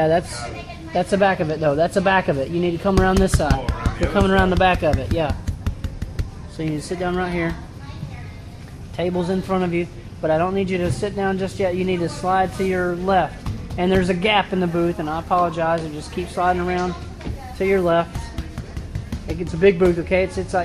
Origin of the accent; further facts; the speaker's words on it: Acworth, Georgia, United States; I'm from Ackworth. Ackworth, Georgia.